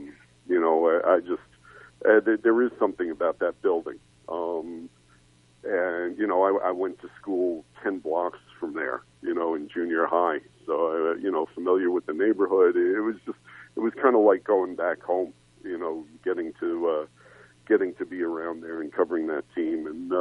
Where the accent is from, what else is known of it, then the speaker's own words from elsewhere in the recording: Manhattan, New York, United States; I know I said I grew up in Manhattan and, you know, I was close to Madison Square Garden